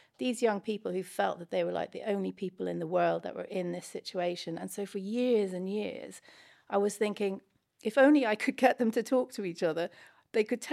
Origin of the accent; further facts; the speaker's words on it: Ireland; I grew up in Ireland. Catholic